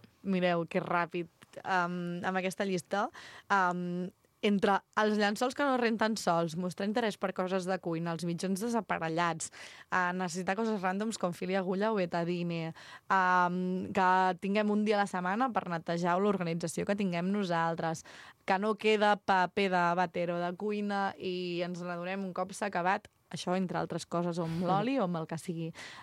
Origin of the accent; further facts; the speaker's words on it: Vilafranca del Penedès, Catalonia, Spain; nosaltres, com a mínim, tenim bastanta sort de ser de Vilafranca de tota la vida